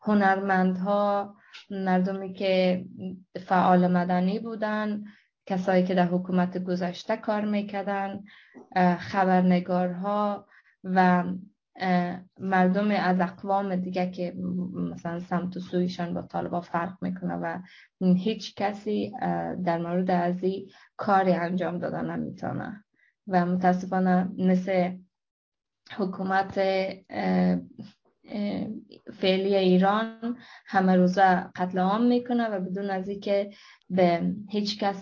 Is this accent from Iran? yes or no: no; Afghanistan; حتی بر ماهایی که خارج از افغانستان هستیم و امروزه دغدغه ما افغانستان است